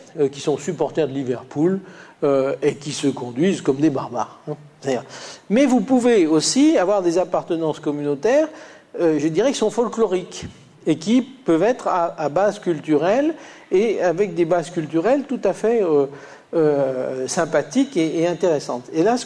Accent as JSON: {"language": "French", "region": "Auvergne-Rhône-Alpes", "country": "France", "accent": "Lyonnais", "said": "Je n'ai fait aucun effort quand je suis un peu fatigué et que je reprends mon accent naturel. Ça ne me gêne pas d'avoir une pointe d'accent lyonnais."}